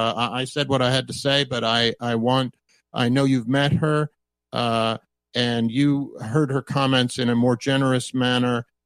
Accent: United States; I'm an American Jew hearing that.

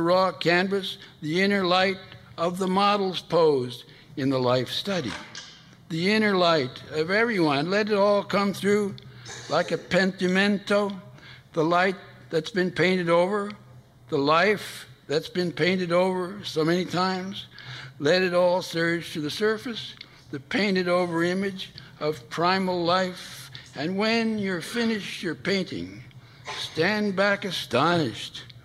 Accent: Yonkers, New York, United States; born there; I was born in South Yonkers.

